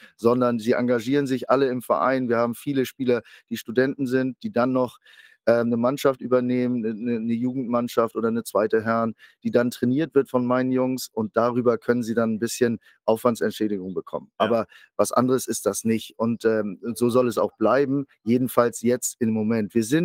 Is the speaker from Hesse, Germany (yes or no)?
no; Kiel, Schleswig-Holstein, Germany; Ich als gebürtiger Kieler, ich habe keine Animositäten in Bezug auf Hamburg